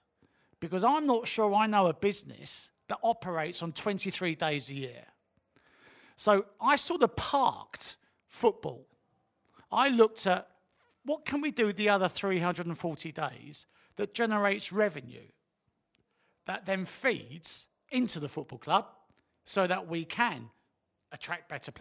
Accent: Bromley, London, United Kingdom; I was born in Bromley. I grew up in Bromley.

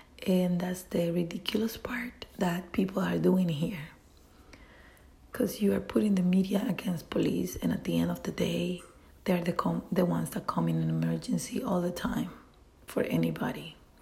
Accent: El Salvador; English is a second language; my background is Latin American. I'm from El Salvador.

